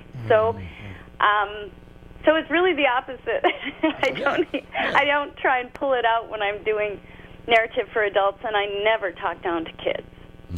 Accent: St. Cloud, Minnesota, United States; Okay. I grew up in St. Cloud, Minnesota, so I'm a Midwesterner to the heart

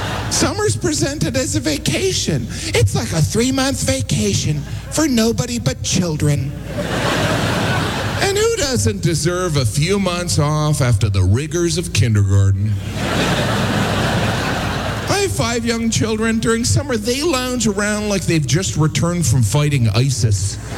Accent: Midwest, United States; I'm from the Midwest. It's almost a panic.

